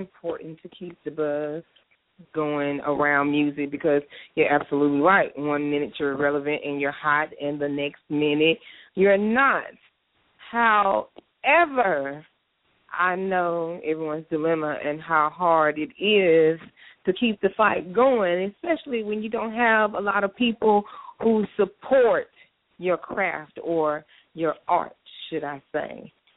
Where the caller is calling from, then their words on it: Nashville, Tennessee, United States; I'm calling in from Nashville, Tennessee.